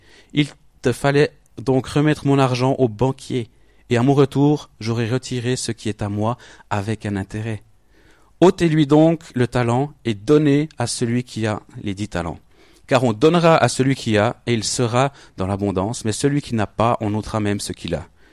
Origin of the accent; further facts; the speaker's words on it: Biel/Bienne, Bern, Switzerland; je viens de Bienne.